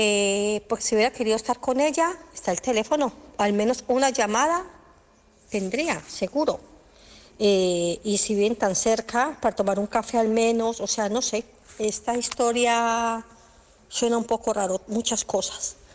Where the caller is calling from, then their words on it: Barcelona, Catalonia, Spain; de Barcelona